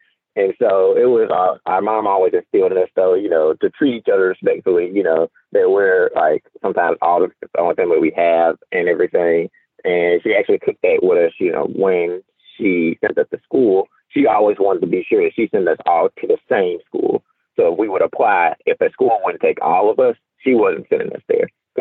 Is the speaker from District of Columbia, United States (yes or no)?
no; Mobile, Alabama, United States; I'm from Mobile, Alabama.